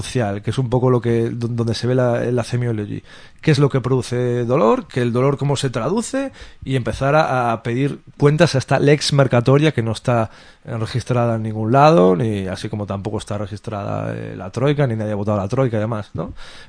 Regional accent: Galicia, Spain; yo siempre lo relacionaba mucho como gallego con el caso del Prestige

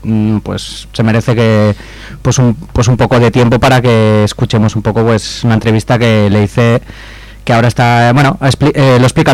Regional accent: San Sebastián, Basque Country, Spain; tengo 31 años y soy de Donosti. Me tienen preso en la cárcel de Daroca, Zaragoza.

